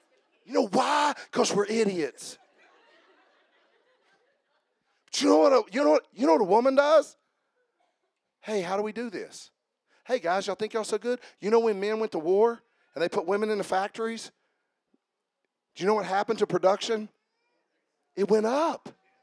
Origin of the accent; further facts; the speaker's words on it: Fargo, West Virginia, United States; I was from Fargo, West Virginia. I barely knew what was on the other side of Coal City.